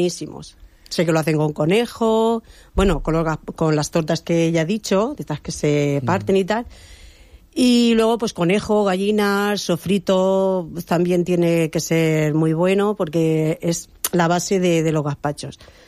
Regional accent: Albacete, Castilla-La Mancha, Spain; moved away as an adult; now in Benidorm, Spain; Yo soy de Albacete, pero de Gin.

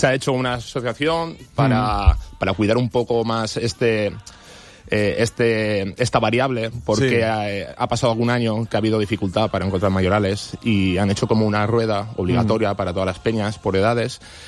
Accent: Altea, Valencian Community, Spain; yo no soy de la Nucía, soy de Altea

